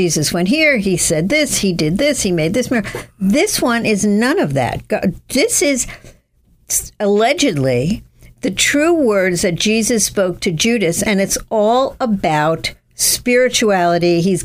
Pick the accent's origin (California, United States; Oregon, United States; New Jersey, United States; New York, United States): New York, United States; Hicksville; I grew up in Hicksville, Long Island.